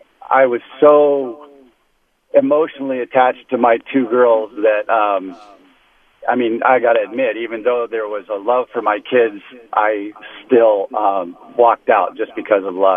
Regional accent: California, United States; So I grew up down in the Southern Cal area in the Jesus movement and came out of the drug scene

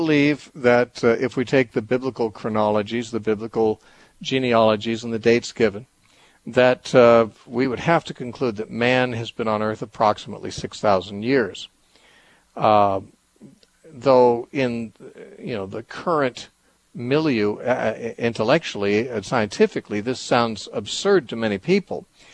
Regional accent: Temecula, California, United States; Let's talk to Antonio from Temecula, California, who is in my hometown.

